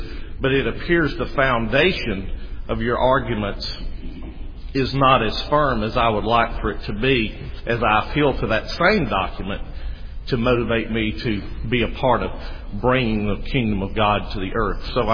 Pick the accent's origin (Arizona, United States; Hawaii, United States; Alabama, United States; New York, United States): Alabama, United States; I hope my accent is not as far removed, being from North Alabama, from the British accent.